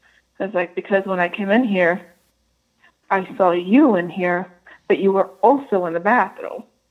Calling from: Rhode Island, United States; I'm calling from Rhode Island.

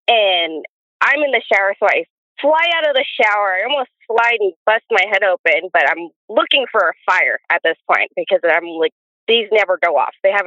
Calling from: Oregon, United States; We're in Oregon.

